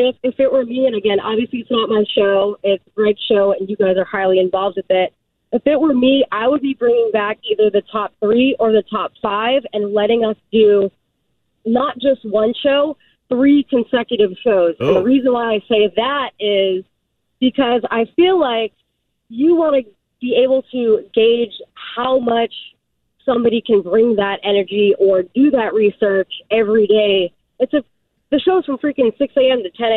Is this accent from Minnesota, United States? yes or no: no; Massachusetts, United States; again, I'm from Massachusetts. My whole family's back there. I have a house back there.